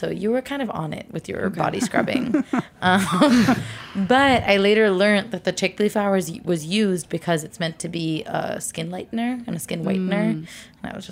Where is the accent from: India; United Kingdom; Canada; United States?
India; because I'm Indian and because I grew up in India